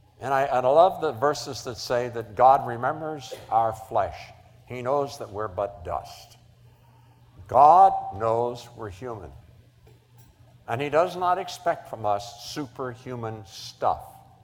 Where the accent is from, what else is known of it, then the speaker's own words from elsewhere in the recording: West Virginia, United States; I am blessed to be from West Virginia. So I don't expect much, and you don't either when you find I'm from West Virginia.